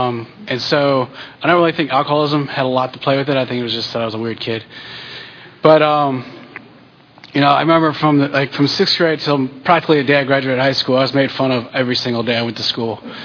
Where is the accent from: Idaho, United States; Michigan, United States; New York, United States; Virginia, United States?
Virginia, United States; Well, I grew up in Northern Virginia, and I don't have any horror stories from my childhood.